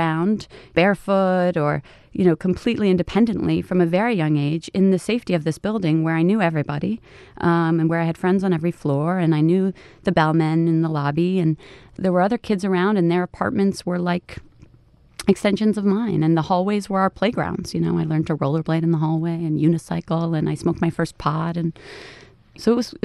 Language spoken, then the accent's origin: English; New York City, New York, United States; So, growing up in the Chelsea was, it's funny because everybody thinks of it as this wild and probably inappropriate place to raise a child